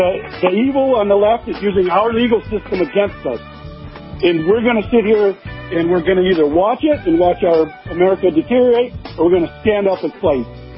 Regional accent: Michigan, United States; moved away as an adult; I stood at the corner of Division and the Parkway in my hometown that I grew up in Michigan when I came here, before I came here in 2011.

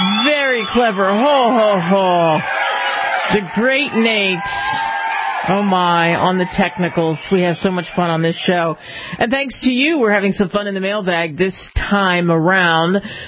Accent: Pennsylvania, United States; And I grew up outside of Philadelphia, so I grew up going to Philadelphia Phillies games and Eagles games

